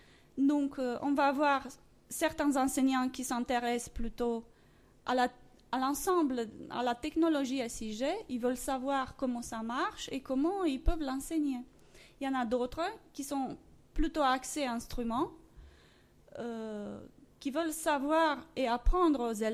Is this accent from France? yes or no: no; Romania; accent: Romanian; Mon accent vient de mes origines roumaines